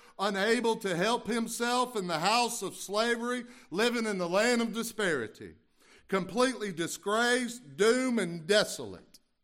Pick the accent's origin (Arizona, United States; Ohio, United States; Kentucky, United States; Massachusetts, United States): Kentucky, United States; Lexington; You know, I grew up in Lexington, but I'm Kentucky enough to know when somebody says, go fetch something